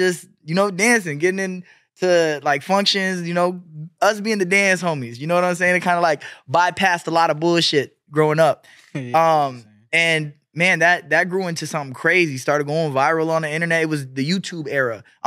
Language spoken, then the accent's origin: English; Long Beach, California, United States; now in Chicago, United States; So I'm from California originally, Long Beach, 7th and Terminal.